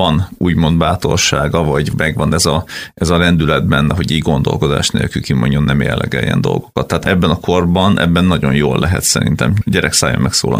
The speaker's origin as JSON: {"language": "Hungarian", "town": "Gyula", "region": "Békés", "country": "Hungary", "said": "mi ugye ő is Gyulai, én is Gyulai vagyok"}